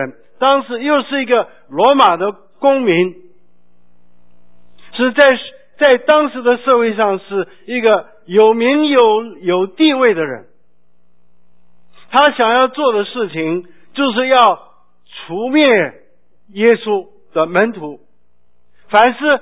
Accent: China; 中国不是是我们中国人的学者，拿了博士，又做很好的事业

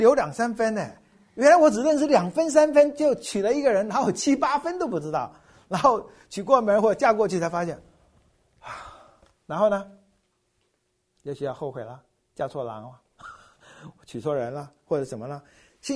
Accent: Taiwan; accent: Taiwanese Hokkien; 那我们闽南话、台湾话有一句话哈

